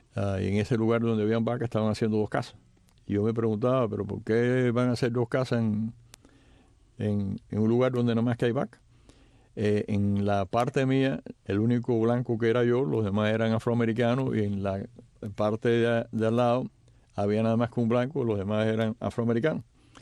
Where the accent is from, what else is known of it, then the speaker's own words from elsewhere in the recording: Cuba; moved away as an adult; now in United States; Estuve conspirando en Cuba, me fui de Cuba, vine acá para pelear. Yo no vine aquí para quedarme.